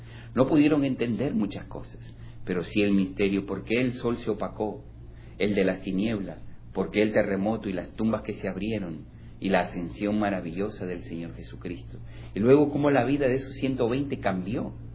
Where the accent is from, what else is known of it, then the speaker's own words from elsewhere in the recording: Cerro Azul, Lima, Peru; born there; yo soy nacido en Cerro Azul, 100 y pico de kilómetros al sur de Lima.